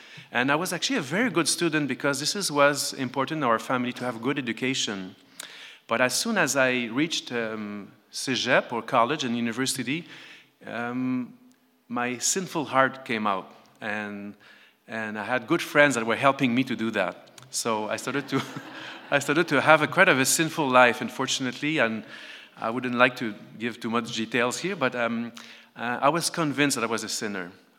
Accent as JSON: {"language": "English", "town": "Montreal", "region": "Quebec", "country": "Canada", "tie": "born or raised there", "also_born_or_lived": "Ottawa", "said": "So I was not born in Montreal, but grew up in Montreal. French language, obviously, and our faith was Catholic faith, obviously."}